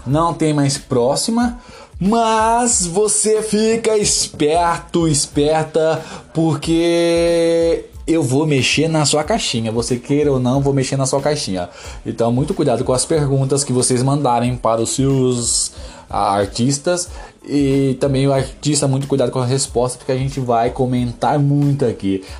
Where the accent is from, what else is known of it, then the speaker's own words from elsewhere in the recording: Osasco, São Paulo, Brazil; Porque eu também sou de Osasco.